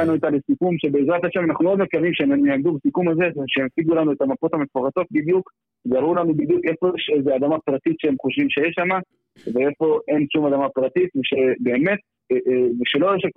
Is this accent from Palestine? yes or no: yes; Ateret, West Bank, Palestine; אני גדלתי פה באתרת מגיל שנה. אני מכיר את המקום